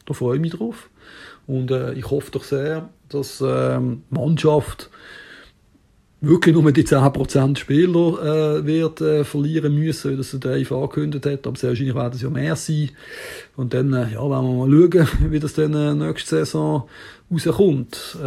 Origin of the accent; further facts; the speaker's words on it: Reinach, Basel-Landschaft, Switzerland; born there; now in Bern, Switzerland; Hallo zusammen … aus Bern. Ich bin zwar in Rheinach geboren und jetzt aber schon 20 Jahre in Bern.